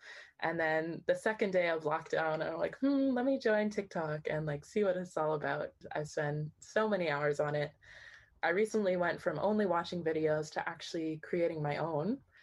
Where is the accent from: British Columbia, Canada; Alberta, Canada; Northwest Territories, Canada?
Northwest Territories, Canada; Tuktoyaktuk; now in Toronto, Canada; So I just said that … I am originally from Tukta Yoktu, but I live now in Toronto.